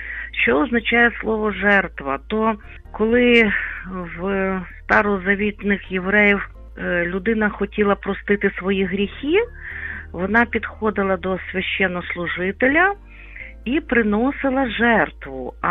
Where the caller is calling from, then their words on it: Lviv, Lviv Oblast, Ukraine; Я зі Львова дзвоню.